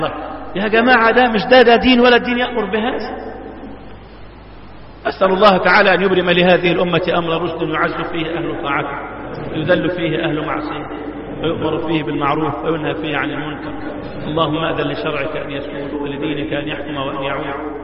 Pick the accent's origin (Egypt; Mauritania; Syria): Egypt